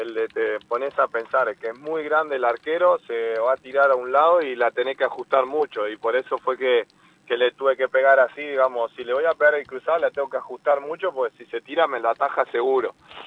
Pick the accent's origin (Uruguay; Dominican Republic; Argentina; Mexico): Uruguay; creo que es una linda oportunidad como uruguayo